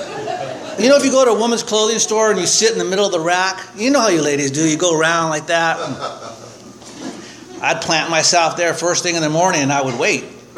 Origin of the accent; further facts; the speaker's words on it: Santa Barbara, California, United States; You know, we grew up on the Lower East Side of Santa Barbara.